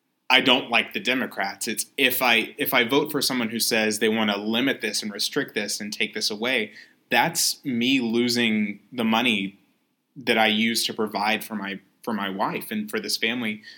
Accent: Mississippi, United States; now in Chicago, United States; And I grew up in Mississippi and lived there for a while, so did Derek.

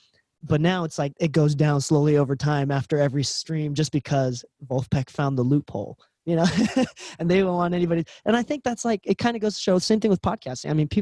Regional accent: Chicago, Illinois, United States; I'm from Chicago

